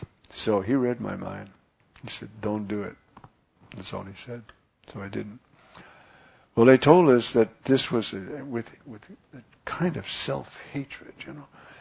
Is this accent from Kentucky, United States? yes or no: no; New York, United States; Where are you from, boy? I said, New York. You ain't from New York. You're from the South.